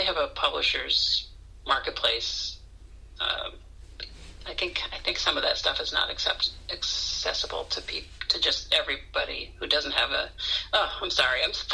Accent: Weston, Massachusetts, United States; which is, I grew up in Weston, but Newton, Mass.

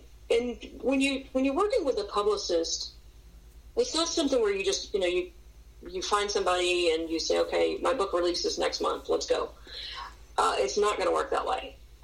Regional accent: Deep South, United States; we both had that growing up in the Deep South and then moving around and living in different places

